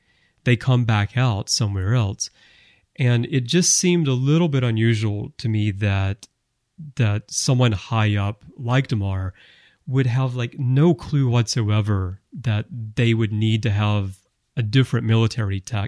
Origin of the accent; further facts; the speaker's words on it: United States; now in Japan; I grew up in America, but I'm very different now because I've lived in different places around the world. I've lived in Japan now for 18 years